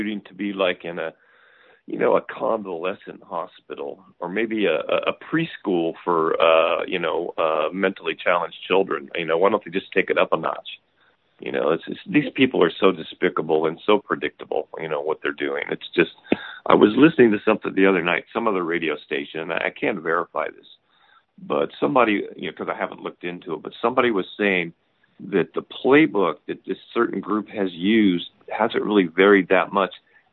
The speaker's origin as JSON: {"language": "English", "country": "United States", "said": "But, you know, we're American people."}